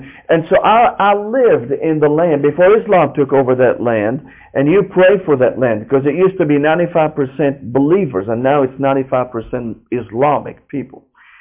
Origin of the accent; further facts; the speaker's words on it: Damascus, Damascus Governorate, Syria; I grew up in Damascus, Syria, the land of the apostles.